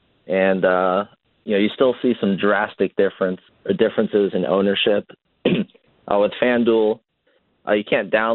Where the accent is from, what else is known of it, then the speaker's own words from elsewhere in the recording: Indiana, United States; Oh no, I grew up in Indiana, if that tells you anything.